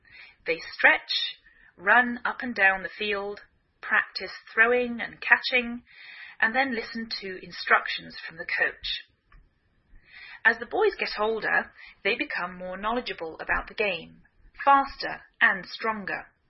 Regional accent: England, United Kingdom; now in United States

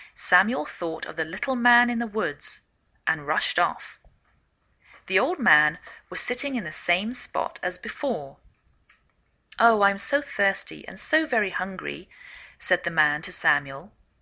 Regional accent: England, United Kingdom; now in United States

